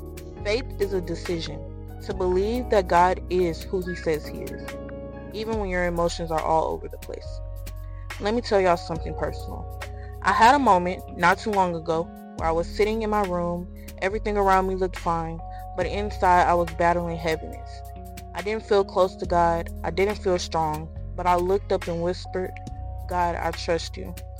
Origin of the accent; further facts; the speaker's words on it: Houston, Texas, United States; I'm 23 years old, and I'm from Houston, Texas.